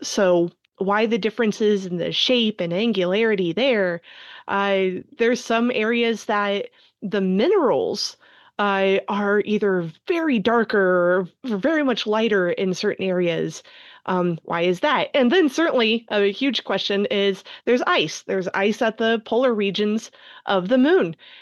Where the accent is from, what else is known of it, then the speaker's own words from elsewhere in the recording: West Virginia, United States; I grew up in West Virginia. I was surrounded by the Green Bank Observatory there.